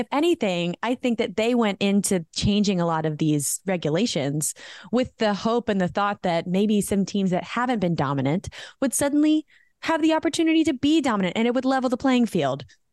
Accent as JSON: {"language": "English", "country": "United States", "said": "Contrary to popular belief, a lot of people think that I am British, and I'm honored that you would think that I'm part of your beautiful country, but I am proud to be an American. I am American."}